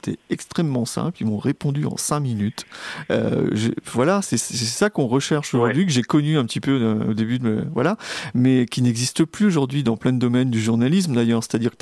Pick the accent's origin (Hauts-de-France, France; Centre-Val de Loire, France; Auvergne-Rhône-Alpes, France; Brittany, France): Brittany, France; je suis un Breton qui ne parle pas anglais.